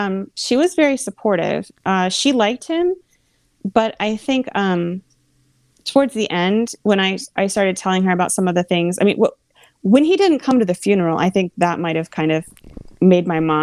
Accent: Pennsylvania, United States; And they were a different breed than Central Pennsylvania. And here was this guy from my hometown.

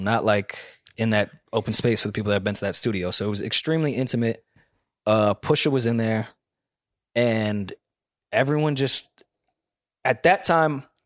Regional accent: Ireland; I make my jokes about Eden, but I would never do this as an Irishman.

